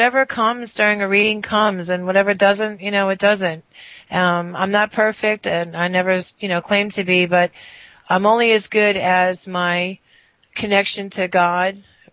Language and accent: English; New York, United States; I'm from New York.